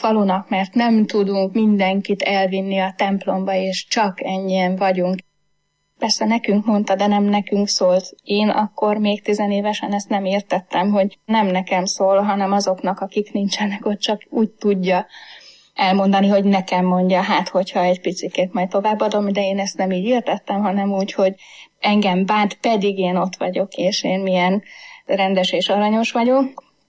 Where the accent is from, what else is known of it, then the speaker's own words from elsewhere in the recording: Heves, Hungary; born there; egy hevesi kisfaluban születtem, még a szocializmus idején egy nagyon vallásos családban.